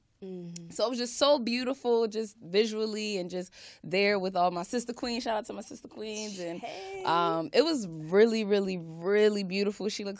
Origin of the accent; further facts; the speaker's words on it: Philadelphia, Pennsylvania, United States; from Philly.